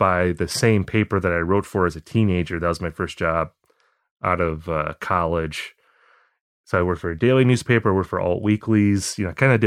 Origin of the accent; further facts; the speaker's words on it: Appleton, Wisconsin, United States; No, I'm from Wisconsin originally. Okay. I grew up in a town called Appleton, which is not far from Green Bay. It's about a half hour south of Green Bay.